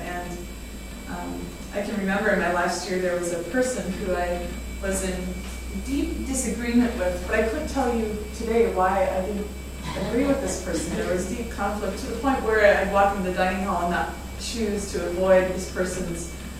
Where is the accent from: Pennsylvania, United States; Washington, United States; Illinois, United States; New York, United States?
Illinois, United States; Chicago; I'm from Chicago.